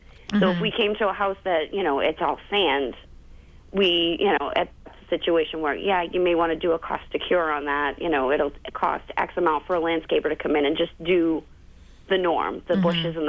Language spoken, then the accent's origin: English; Malden, Massachusetts, United States; Yeah, I'm a kid from Malden.